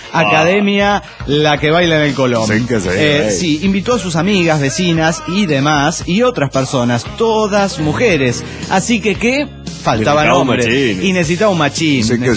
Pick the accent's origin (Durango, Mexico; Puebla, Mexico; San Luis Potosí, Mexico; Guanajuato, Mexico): Guanajuato, Mexico; León